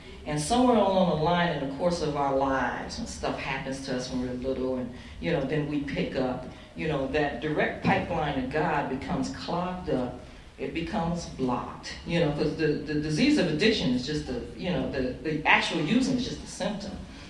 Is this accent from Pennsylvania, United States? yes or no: no; New Jersey, United States; you know, I'm from New Jersey, and I was in D.C. in the worst of my addiction